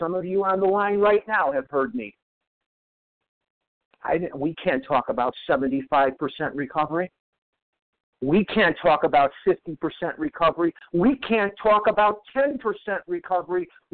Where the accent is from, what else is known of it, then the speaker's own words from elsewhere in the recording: Chicago, Illinois, United States; I'm from Chicago.